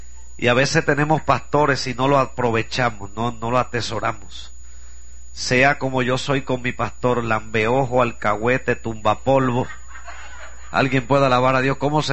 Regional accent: Bayamón, Puerto Rico; Yo soy de Bayamón, el pueblo del chicharrón

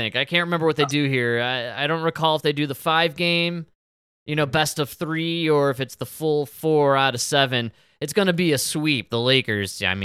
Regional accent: Chicago, Illinois, United States; Yeah, well, we're from Chicago.

